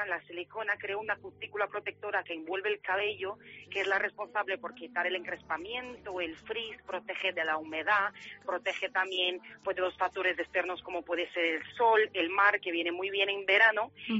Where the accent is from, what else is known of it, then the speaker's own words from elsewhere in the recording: Brazil; yo soy brasileña y traigo el producto de Brasil